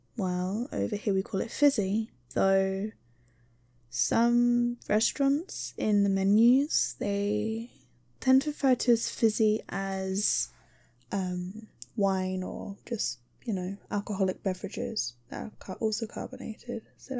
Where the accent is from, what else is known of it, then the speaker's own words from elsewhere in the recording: England, United Kingdom; I'm from England, and that's all you need to know.